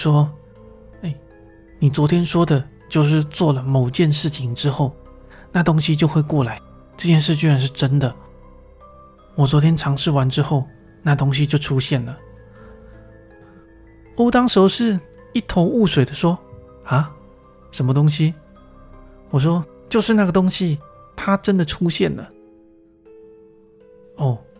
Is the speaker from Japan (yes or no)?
yes; Saitama, Japan; 我的老家在埼玉县